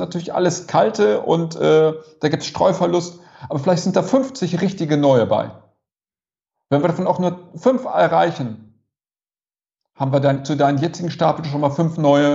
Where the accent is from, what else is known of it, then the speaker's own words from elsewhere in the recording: North Rhine-Westphalia, Germany; Ich komme aus Ostwestfalen